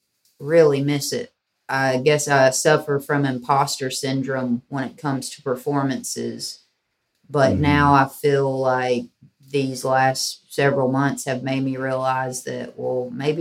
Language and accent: English; Kentucky, United States; So I was raised right on the Mississippi rivers.